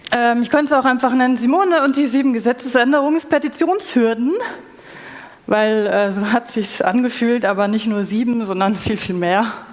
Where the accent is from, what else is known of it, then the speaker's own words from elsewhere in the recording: Bavaria, Germany; ich komme aus Bayern, hört man vielleicht nicht, höre ich immer wieder. Und ich komme aus einem Nicht-Akademiker-Haushalt